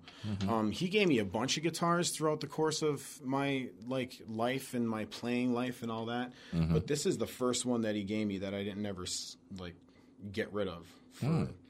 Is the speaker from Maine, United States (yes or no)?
no; Scranton, Pennsylvania, United States; I am originally from Pennsylvania, Scranton.